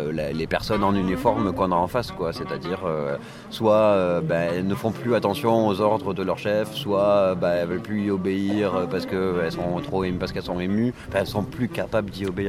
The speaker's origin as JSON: {"language": "French", "town": "Toulouse", "region": "Occitanie", "country": "France", "said": "je viens de Toulouse"}